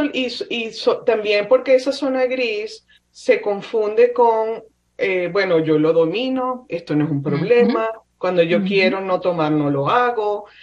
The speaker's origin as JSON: {"language": "Spanish", "country": "Venezuela", "moved": "yes", "said": "yo empecé a tomar en mi país, en Venezuela, normalmente en la playa, te compras una cerveza y tenía, no sé, 15, 16 años."}